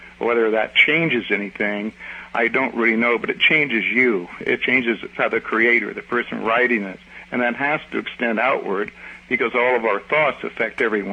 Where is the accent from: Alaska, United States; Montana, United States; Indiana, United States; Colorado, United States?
Indiana, United States; had as a teenager in Indiana, where I was raised.